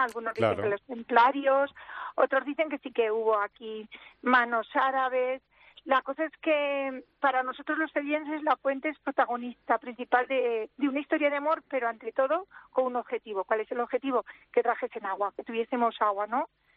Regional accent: Cella, Aragon, Spain; Y mi pueblo, no es porque sea de aquí, los de Cella somos muy muy anfitriones

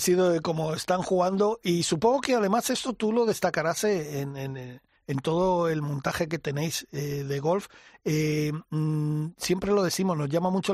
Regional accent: Palma, Balearic Islands, Spain; also born or lived in Cuba; yo no soy de Mallorca, es que me mira Gonzalo como diciendo tu tierra. Yo nací en Cuba, pero mi familia vive en Palma. Y yo he vivido toda mi vida en Palma.

